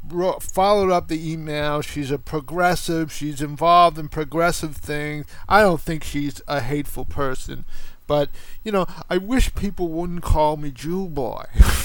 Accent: United States; I'm not a Jewish American. I'm an American.

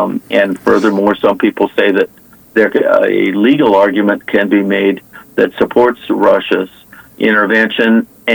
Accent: Canada; that I'm originally Canadian. I am Canadian American. I kind of ended up here by accident.

